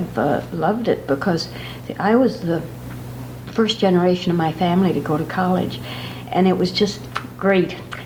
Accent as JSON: {"language": "English", "town": "Rockford", "region": "Illinois", "country": "United States", "tie": "born there", "said": "in Rockford, Illinois in 1917."}